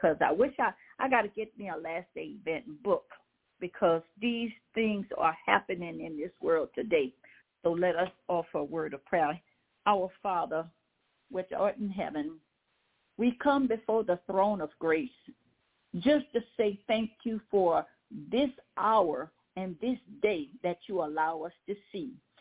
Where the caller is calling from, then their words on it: Baton Rouge, Louisiana, United States; I'm calling from Baton Rouge, Louisiana